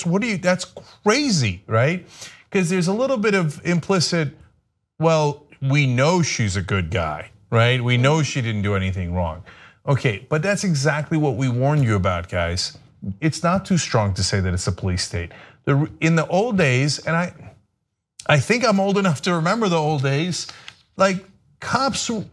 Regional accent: New Jersey, United States; because I'm from New Jersey, at that time as well, right?

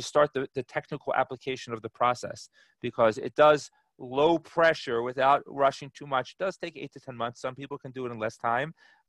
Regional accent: Cherry Hill, New Jersey, United States; moved away as an adult; now in Israel; I grew up in Cherry Hill, New Jersey, and went to university where I got my BA and master's degree in education in Washington, D.C. 19 years ago, actually today is my Aliyah-versary, on the 21st of Av, is 19 years of living in Israel.

